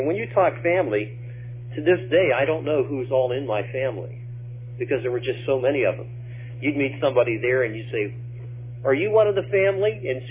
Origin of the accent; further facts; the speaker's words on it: Pennsylvania, United States; I remember as a young man growing up in Pennsylvania that whenever we would have a dinner at my grandmother's, there would be something like 25 or 30 grown-ups.